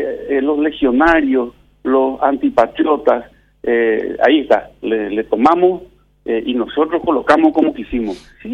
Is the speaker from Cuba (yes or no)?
no; Paraguay